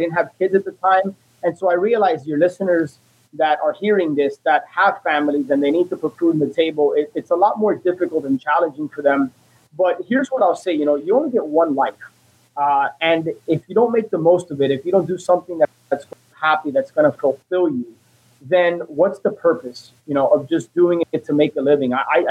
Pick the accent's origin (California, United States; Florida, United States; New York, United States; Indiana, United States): Florida, United States; Miami; Born and raised in Miami, like we were talking offline, my entire family immigrated from Cuba. My sister and I were one of the few that were born in Miami.